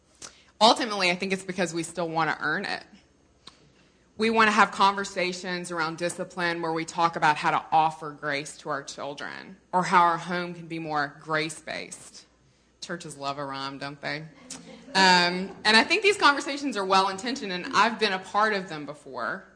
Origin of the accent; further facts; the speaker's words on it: Mississippi, United States; I'm from Mississippi. I have an undergraduate degree in worrying about people going to hell.